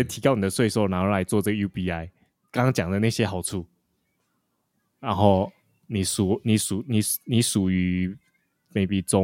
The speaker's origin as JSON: {"language": "Chinese", "country": "United States", "said": "我从美国来，以美国来讲"}